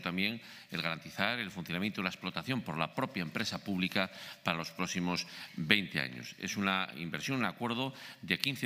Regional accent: León, Castile and León, Spain; por este consejero como leonés que soy

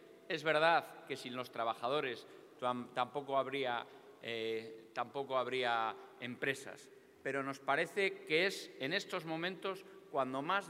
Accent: Castile and León, Spain; yo me siento orgulloso de mi tierra, de Castilla y León

